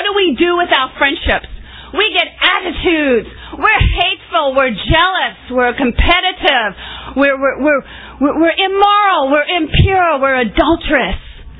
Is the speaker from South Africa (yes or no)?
yes; South Africa; Growing up in South Africa, I was so grateful.